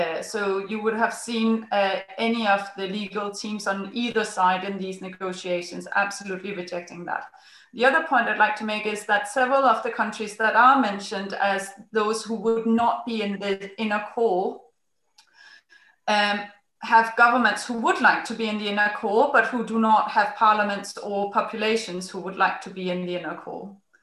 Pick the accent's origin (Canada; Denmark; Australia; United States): Denmark; English is a second language; I'm from Denmark, it's the same case there.